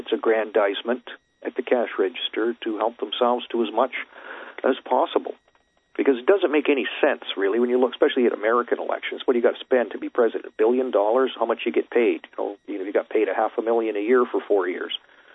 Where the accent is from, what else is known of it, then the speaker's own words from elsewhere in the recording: Canada; Anyway, I'm your host from Canada